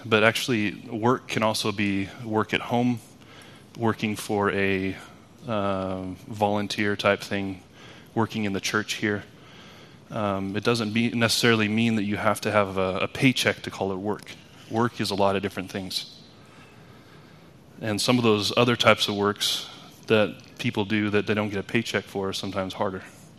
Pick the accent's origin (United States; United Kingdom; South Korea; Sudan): United States; moved away as an adult; now in Norway; I am not from Norway. I'm almost 38-year-old guy from the U.S. I've been living in Norway for about 8 years now